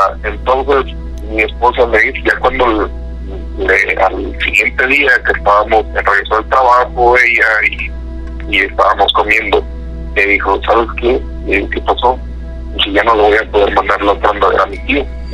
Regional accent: Veracruz, Mexico; Soy del estado de Veracruz, he visto muchas cosas.

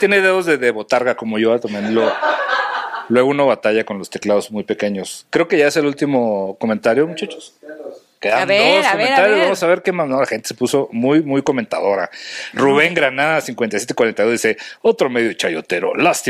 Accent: northern Mexico, Mexico; Yo de principio, como norteño, leí, me prende el carbón.

